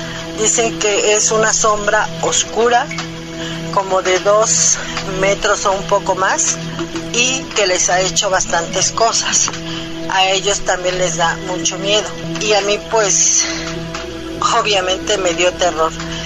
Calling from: Mexico City, Mexico

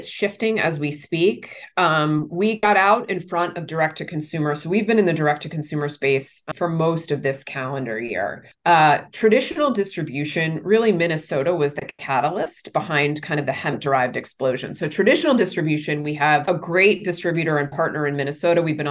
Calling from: Nicaragua; And today I'm actually calling in from overseas. I'm calling in from Nicaragua.

